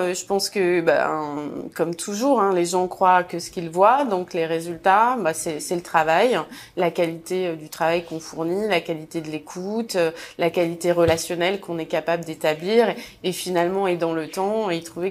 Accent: Hauts-de-France, France; moi, je suis née dans le Nord. Ce que je veux, c'est contribuer à la création d'emplois. Il y avait trop de gens au chômage dans ma région.

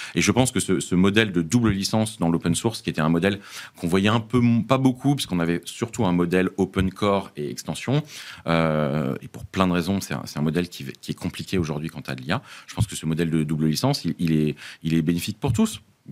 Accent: France; J'ai pas besoin d'aller dire que je suis français.

